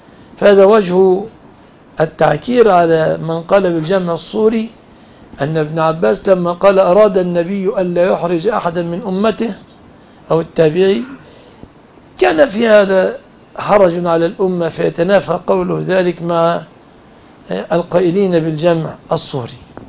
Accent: Egypt; نحن كمصريين

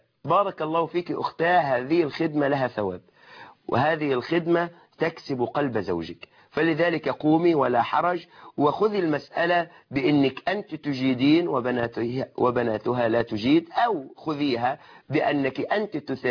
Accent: Egypt; في أعرافنا كمصريين

